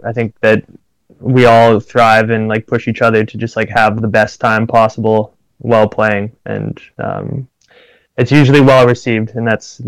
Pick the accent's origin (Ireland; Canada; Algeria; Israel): Canada; Saskatoon, Saskatchewan; I'm actually from Saskatoon